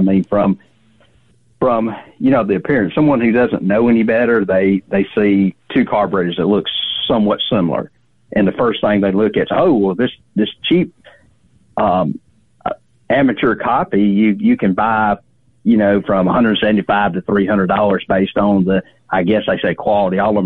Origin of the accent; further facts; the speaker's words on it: Georgia, United States; from Hal About It. I guess you hear my accent. I'm from Georgia